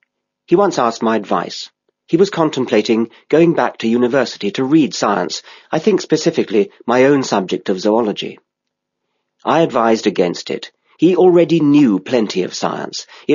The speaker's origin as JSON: {"language": "English", "town": "Cambridge", "region": "East of England", "country": "United Kingdom", "tie": "born there", "said": "I was born in Cambridge in 1952"}